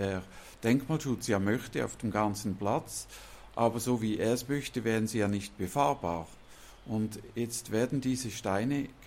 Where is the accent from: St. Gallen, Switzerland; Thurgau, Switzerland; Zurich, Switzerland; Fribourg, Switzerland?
St. Gallen, Switzerland; Wesen; Ich bin ein geborener Wesener. Ich bin 1956 hier im Dorf geboren.